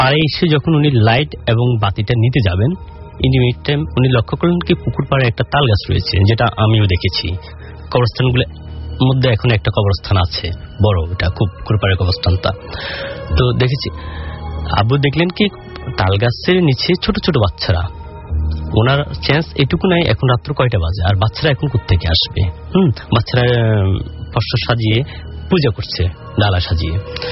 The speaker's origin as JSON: {"language": "Bangla", "town": "Noakhali", "region": "Chittagong Division", "country": "Bangladesh", "said": "আমি নোয়াখালী থেকে আসছি।"}